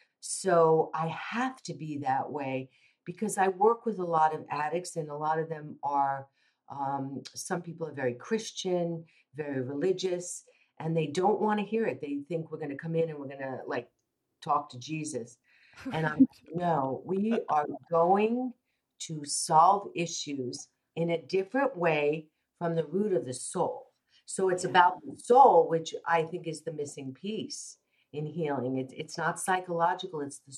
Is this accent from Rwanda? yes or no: no; New York, United States; because I am a New Yorker, but the gentle approach, but firm